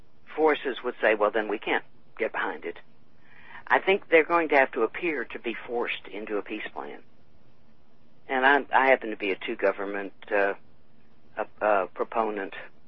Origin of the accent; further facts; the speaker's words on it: Texas, United States; you know, I'm a Texan, and I'm a yellow Democrat